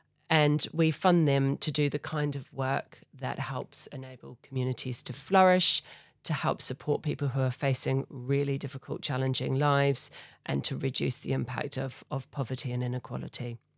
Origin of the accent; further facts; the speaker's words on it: New Zealand; I think we can guess that I don't come from Portsmouth. But I come from New Zealand. And so I grew up in New Zealand.